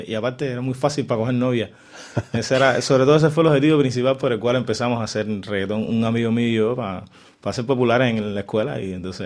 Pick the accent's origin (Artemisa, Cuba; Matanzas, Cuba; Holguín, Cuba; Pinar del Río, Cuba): Pinar del Río, Cuba; tú eres pinareño, igual que yo.